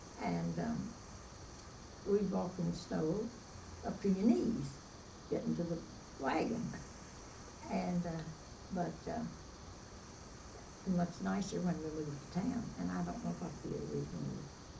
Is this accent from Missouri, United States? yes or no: no; Kentucky, United States; born there; I was born in Fleming County.